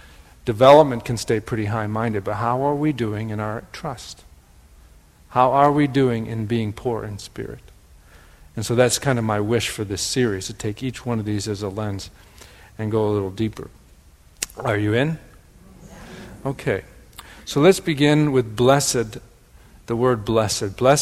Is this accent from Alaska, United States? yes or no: no; Wisconsin, United States; accent: Wisconsin; That's my Wisconsin accent, I guess.